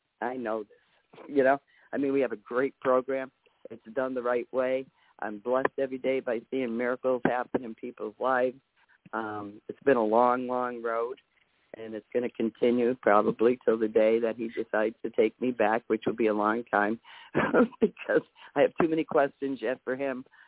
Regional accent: Carbondale, Pennsylvania, United States; And then after that, I opened up Carbondale, Pennsylvania, my hometown.

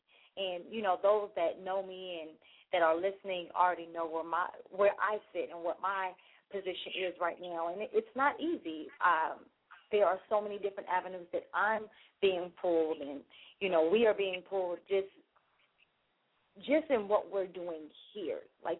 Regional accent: California, United States; now in Atlanta, United States; I am not from Chicago. I am from California. When I got to Atlanta and it snowed the first time, I freaked out.

